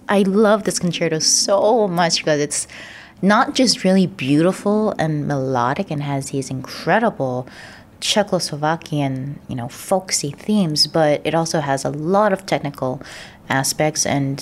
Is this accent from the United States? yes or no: yes; Philadelphia, Pennsylvania, United States; I was born in Philadelphia and I'm still living here in the Main Line, so this is very much home for me. And I grew up with this orchestra. This is my hometown orchestra